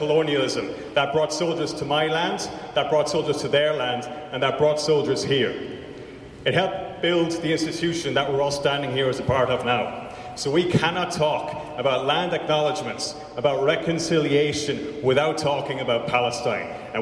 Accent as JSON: {"language": "English", "country": "Ireland", "said": "I'm from Ireland, where we endured and resisted settler colonialism for 700 years."}